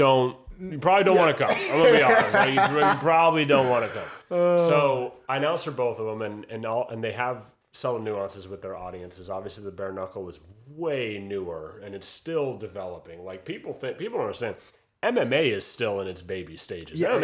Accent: United States; I'm an American, proud American, yes. Love America, but damn, those British fans are amazing.

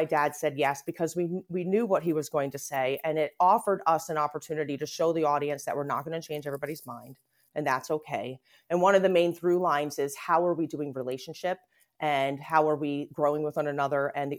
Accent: United States; would really hinder my well-being as an American.

